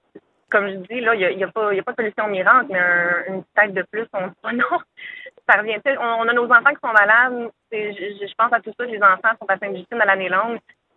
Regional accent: Quebec, Canada; Écoutez, moi, je viens des Hautes-Laurentides, donc la dynamique à Montréal, je la connais pas du tout.

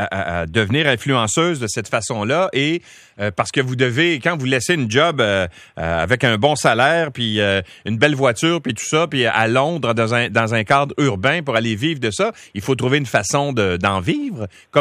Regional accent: Quebec, Canada; Est-ce qu'il y a des endroits où vous pouvez faire de la pêche en apnée chez nous, au Québec?

